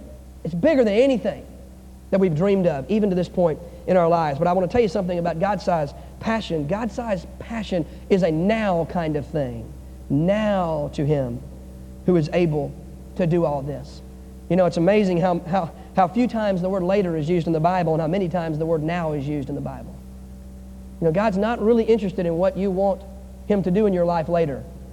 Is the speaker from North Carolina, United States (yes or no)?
yes; North Carolina, United States; I'm from North Carolina. This was a school I couldn't even thought of going to years ago.